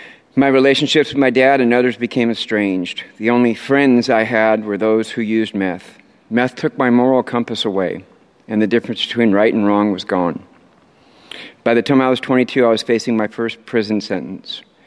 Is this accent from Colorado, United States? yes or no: no; Portland, Oregon, United States; I grew up in Southeast Portland, and at 12 years old, drugs started to show up around school and my friend group.